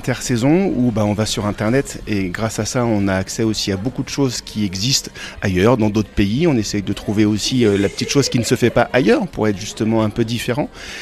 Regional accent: Brittany, France; Oui, moi je suis originaire de Bretagne, ça fait maintenant plus de 12 ans que je suis en montagne

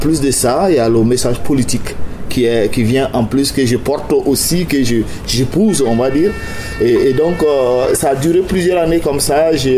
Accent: Burkina Faso; Moi, je suis originaire du Burkina Faso, où tout est à construire dans ces pays-là.

